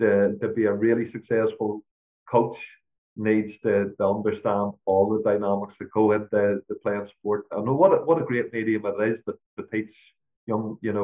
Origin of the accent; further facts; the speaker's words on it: Northern Ireland, United Kingdom; I mean, I grew up in Northern Ireland, and there's a lot of dynamics involved in Northern Ireland in regards to politics, religion, all of the above